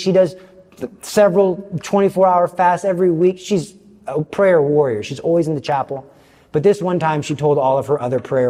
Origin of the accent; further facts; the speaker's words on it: Texas, United States; I'm from Texas, and I pride myself in that.